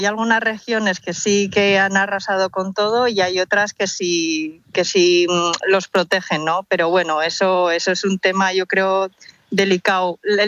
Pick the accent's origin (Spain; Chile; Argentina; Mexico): Spain; yo igual no tengo una perspectiva muy objetiva, ¿no? Como española de origen chino.